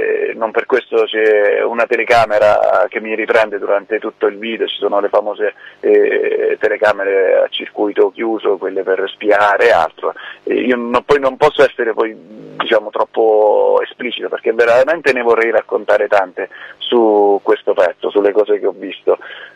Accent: Rome, Lazio, Italy; io sono originario di Roma, sono nato a Roma e quindi ci torno spesso con la mia famiglia

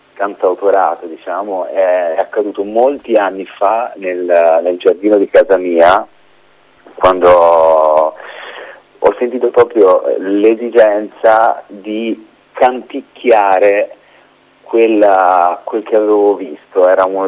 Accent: Tuscany, Italy; io sono cresciuto sulle colline vicino a Lucca, quindi ho passato proprio l'infanzia nei boschi, nei ruscelli

